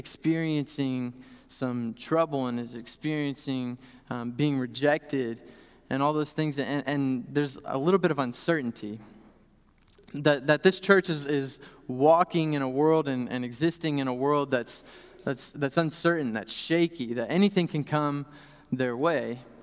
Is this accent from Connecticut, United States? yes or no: no; Shreveport, Louisiana, United States; also born or lived in Norman, Oklahoma; So I grew up in Shreveport, Louisiana. That's where I felt that call. Spent some time in Norman, Oklahoma, helping plant a church there.